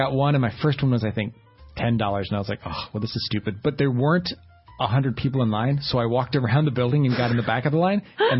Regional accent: California, United States; Well, first of all, I'm from California, so there's no such thing as bitter cold in California.

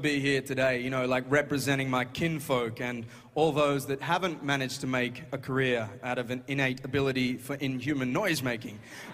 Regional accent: Brisbane, Queensland, Australia; You know, I'm from Brisbane, which is a great city to live in.

